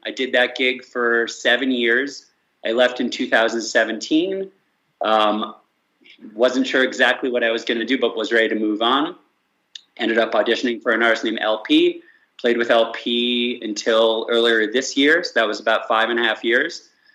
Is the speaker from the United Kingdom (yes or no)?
no; East Coast, United States; I grew up on the East Coast in the U.S. outside D.C. went to a small private Jewish school